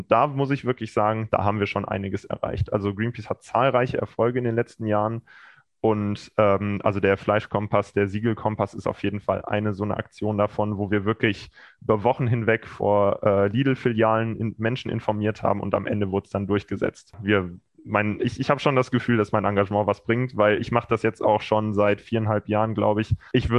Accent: Cologne, North Rhine-Westphalia, Germany; now in Freiburg, Germany; ich bin in Köln aufgewachsen, es war eine bewusste Entscheidung von mir, nach Freiburg zu ziehen.

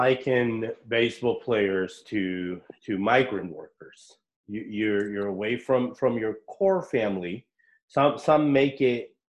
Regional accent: California, United States; being the son of immigrants, being the friend of immigrants, growing up in California

